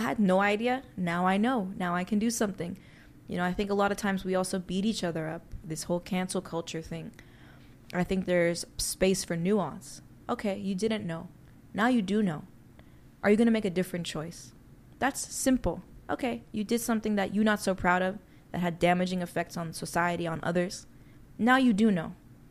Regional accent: New York City, New York, United States; We grew up in the Upper East Side of Manhattan. We grew up in Eleanor Roosevelt's townhouse.

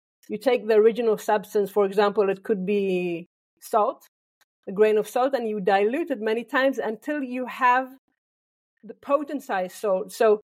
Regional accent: Israel; I come from Israel

